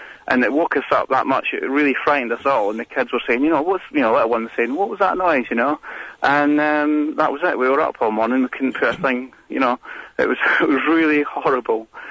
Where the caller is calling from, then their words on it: Welwyn Garden City, East of England, United Kingdom; accent: Scottish; Welwyn Garden City. I love, got a Scottish accent. I do live in Welwyn Garden City.